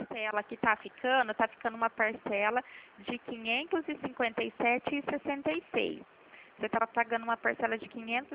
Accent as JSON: {"language": "Portuguese", "town": "Pirassununga", "region": "São Paulo", "country": "Brazil", "said": "Eu sou aqui de Pirassununga"}